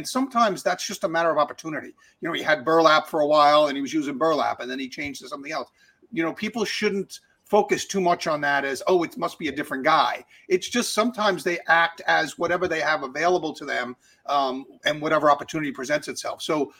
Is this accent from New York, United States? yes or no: yes; West Babylon, New York, United States; I was actually from West Babylon, which is from in this case.